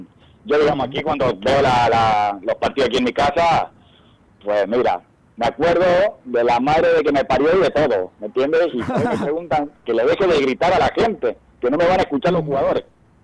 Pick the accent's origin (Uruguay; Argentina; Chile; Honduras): Argentina; Yo de pequeño estuve jugando, digamos, en Argentina en varios clubes